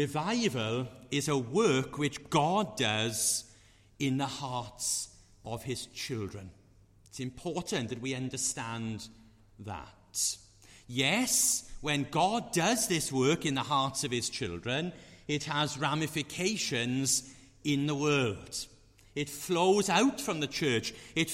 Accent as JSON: {"language": "English", "town": "Aberdare", "region": "Wales", "country": "United Kingdom", "lives_now": "Carmarthen, United Kingdom", "said": "I live in Carmarthen, but I always like to say that I live in Carmarthen and I'm from Aberdare."}